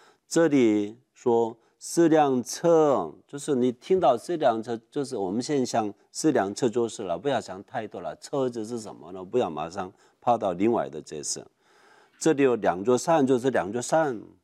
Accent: South Korea; Chinese is a second language; now in New York, United States; 我在纽约新兴圣经神学院找圣经的一个人，我是一个韩国人，所以你要原谅我，不太标准的普通话播音。

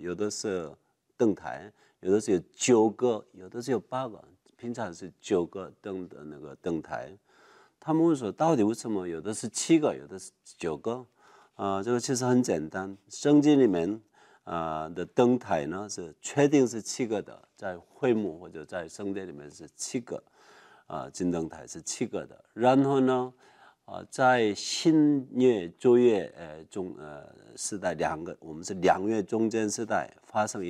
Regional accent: South Korea; Chinese is a second language; 我是一个韩国人，所以有的时候我教课教圣经，我的国语不太顺，

